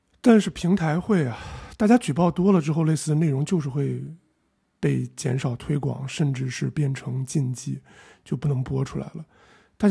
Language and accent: Chinese; China; 我一个中国人说这个东西是一个叙利亚风